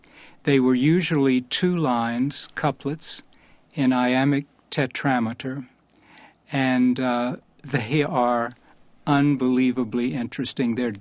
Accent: South Carolina, United States; I was quite fascinated by him, especially because he was from South Carolina, and I had been born and raised in South Carolina.

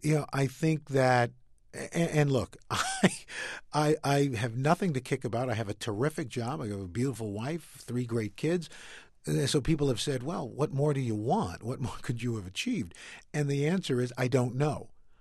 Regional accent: Queens, New York, United States; And look, I'm a kid from Queens.

